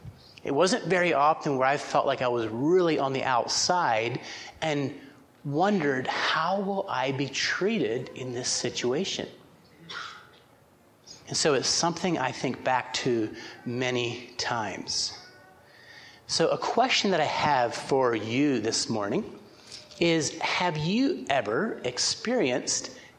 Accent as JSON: {"language": "English", "region": "Pennsylvania", "country": "United States", "tie": "born or raised there", "said": "because as an American person, I grew up in central Pennsylvania."}